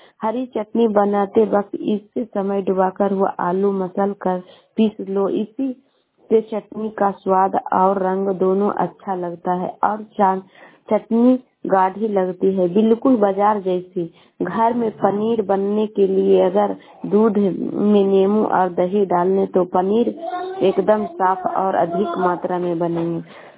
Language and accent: Hindi; Bihar, India